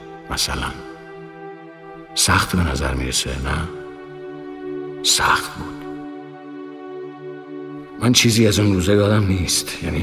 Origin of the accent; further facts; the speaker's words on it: Hamadan, Iran; born there; توی روستای گیج و گم روی نقشه با جمعیتی کم و کمتر در اطراف همدان به دنیا آمدم.